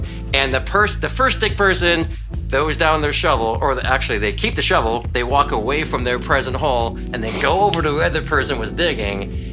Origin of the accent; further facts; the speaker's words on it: Minneapolis, Minnesota, United States; And I grew up in Minneapolis, so I was a huge mm-hmm.